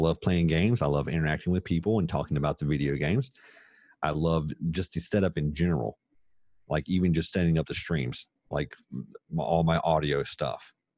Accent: the South, United States; accent: Southern; there was that one girl in Full House Poker that would talk about my southern accent and my voice in general.

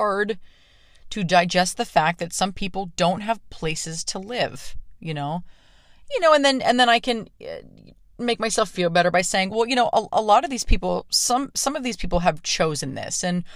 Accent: Pittsburgh, Pennsylvania, United States; among the many things, that I think kept me running from my hometown of Pittsburgh, which I've been in now for three straight months.

